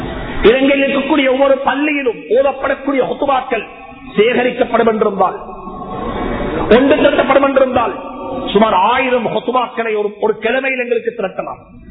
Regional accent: Sri Lanka; நாங்கள் இலங்கையர்கள் குறிப்பாக இலங்கை வாழ் முஸ்லீம்கள்

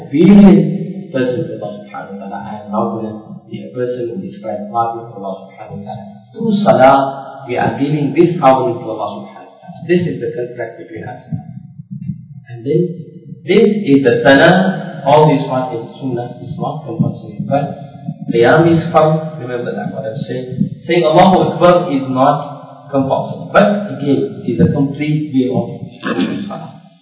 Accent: Sri Lanka; first language Malay; English is a second language; Not my mother tongue. My mother tongue is Malay. And back home in Sri Lanka, we speak Tamil and Sinhala. But this is not my language.

